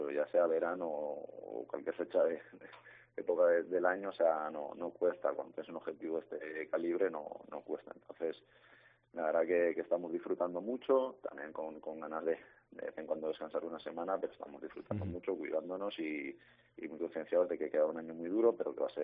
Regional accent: Sangüesa, Navarre, Spain; empecé en mi pueblo, en Sangüesa. Y ya luego más tarde, cuando ya me lo quise tomar más en serio, subí hacia Pamplona

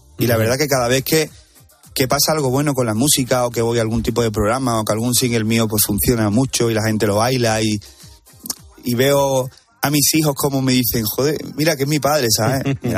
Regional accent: Spain; Yo soy pro español totalmente.

